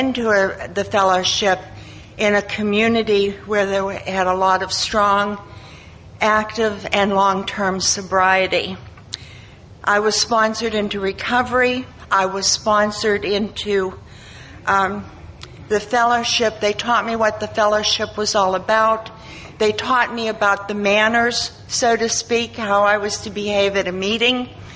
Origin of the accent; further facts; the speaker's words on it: Murraysville, Pennsylvania, United States; I am from Western Pennsylvania. It's Area 60, and my hometown is Murraysville. It's right outside. It's about 20 miles southwest of Pittsburgh.